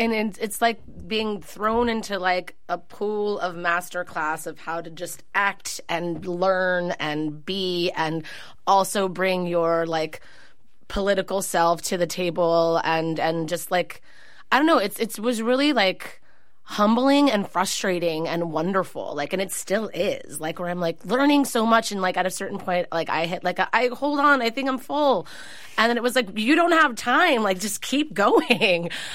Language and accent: English; San Francisco, California, United States; I grew up in the Mission, and it's like that's the community I grew up in. That's the community that is my family.